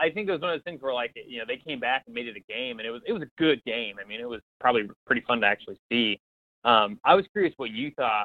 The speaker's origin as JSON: {"language": "English", "town": "Kansas City", "country": "United States", "said": "Like I'm from Kansas City"}